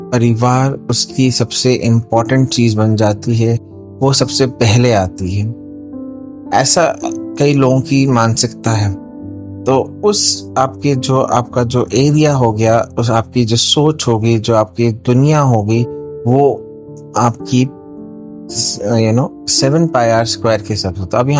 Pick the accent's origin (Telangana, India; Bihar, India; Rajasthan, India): Telangana, India; Hyderabad; और मैं हैदराबाद से हूँ।